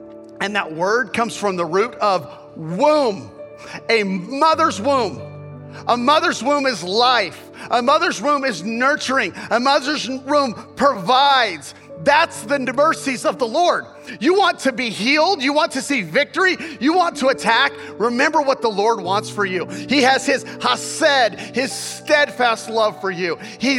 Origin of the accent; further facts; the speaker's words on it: Kansas, United States; I have an eighth grade reading level and I was raised in Kansas.